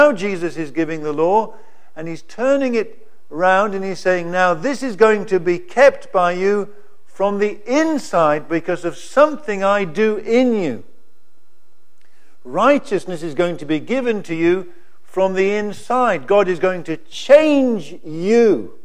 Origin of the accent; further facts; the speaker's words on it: United Kingdom; now in Singapore; As a Brit, the Brits don't regard whether the light is green or red